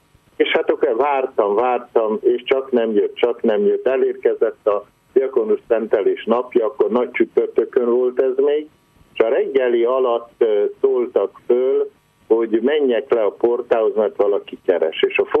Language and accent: Hungarian; Drávasztára, Baranya, Hungary; born there; first language Croatian; Hát én a Dráva mentén születtem, Dráva Stárán, ez egy határ melletti település, de természetesen nem száraz határ, hanem a Dráva választja el a két országot, és igazából azt lehetne mondani, hogy egy zsákfalu